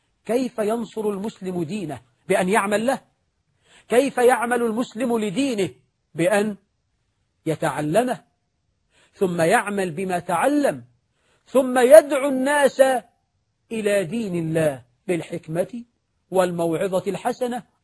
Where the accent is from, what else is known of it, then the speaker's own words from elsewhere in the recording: Egypt; اللهم اجعل بلدنا مصر آمنة مطمئنة